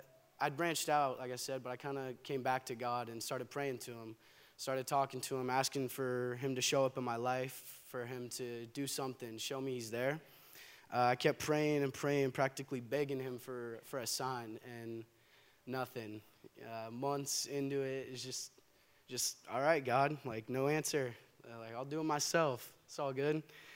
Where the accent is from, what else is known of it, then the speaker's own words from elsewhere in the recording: Danville, California, United States; I was born and raised in Danville. I've never actually even moved, so been here my whole life.